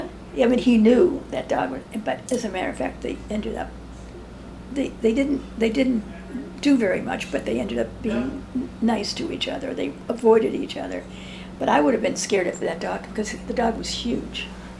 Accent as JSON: {"language": "English", "town": "Boston", "region": "Massachusetts", "country": "United States", "moved": "yes", "lives_now": "Ann Arbor, United States", "said": "I'm from Boston."}